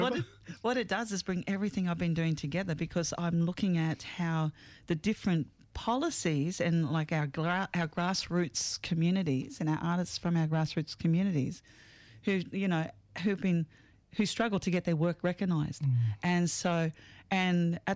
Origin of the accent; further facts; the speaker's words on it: Queensland, Australia; in Queensland because I'm from Queensland.